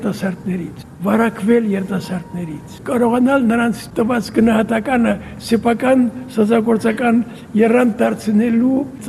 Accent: Artik, Shirak, Armenia; also born or lived in Beirut, Lebanon; Ես Բեյրութ եմ ծնվել, 47-ի որեկանք Արտիկում տեղավորվեցինք և այդ տարիները ես սիրով եմ հիշում Արտիկը, մեր տունը, մեր ընտանիքը։

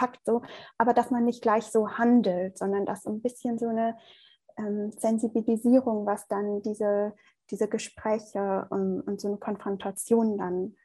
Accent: Germany; wenn ich dann sage, ja, ich komme aus Deutschland, aber mein Vater aus Italien.

